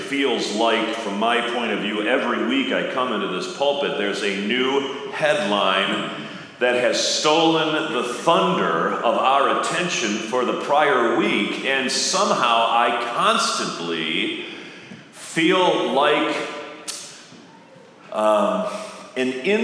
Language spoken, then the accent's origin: English; Illinois, United States; we have a lot of nostalgic memories of growing up on the Northern Illinois Prairie, where only a few weeks ago I went back for the Corn Festival with my own children.